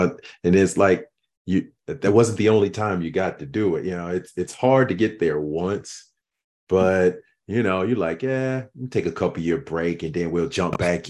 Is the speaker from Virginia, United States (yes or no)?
yes; Virginia, United States; When he 757.